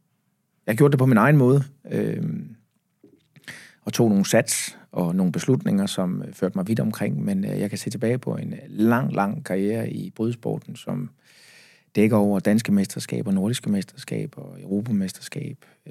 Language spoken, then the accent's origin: Danish; Zealand, Denmark; og så vendt retur her for ikke så lang tid siden, føles det som om i hvert fald, og bor hjemme, hvor jeg kommer fra, på Falster.